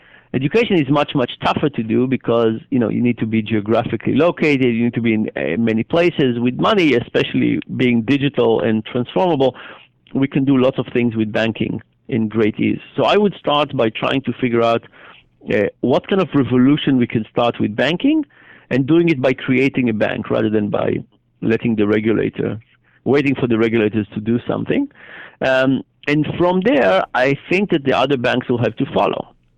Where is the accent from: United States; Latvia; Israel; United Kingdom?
Israel; So I grew up in Israel, and being part of a small country has some advantages